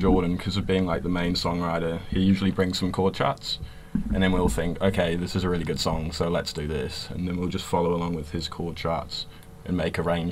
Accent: United Kingdom; I'm from the UK, so I wanted to kind of bring a British element to our band, despite none of our members being British apart from myself.

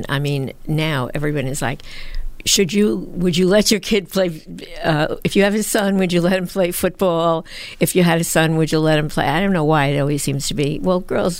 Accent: New York, United States; let's say I'm a Yankee fan, let's say, because I grew up in New York

